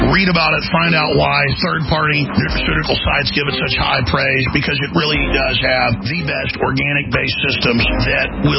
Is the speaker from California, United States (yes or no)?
no; New York, United States; I grew up in New York around everybody. I just get along with everybody.